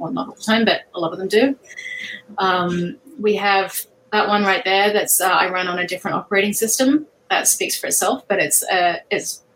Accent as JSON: {"language": "English", "country": "Australia", "said": "So I am an Australian contemporary painter."}